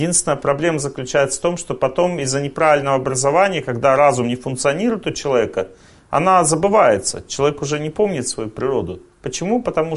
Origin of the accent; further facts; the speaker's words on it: Serov, Sverdlovsk Oblast, Russia; born there; я когда был маленьким, я родился в Серове, здесь недалеко, несколько сот километров.